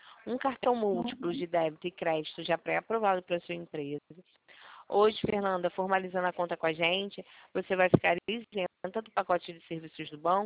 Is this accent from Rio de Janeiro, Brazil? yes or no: yes; Rio de Janeiro, Brazil; a gente é do call center do Rio, eu sou do Rio.